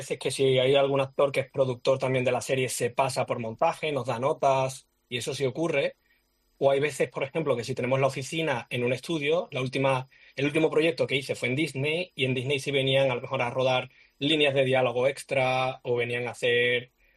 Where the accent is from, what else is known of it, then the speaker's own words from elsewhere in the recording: Seville, Andalusia, Spain; Yo soy sevillano también, claro.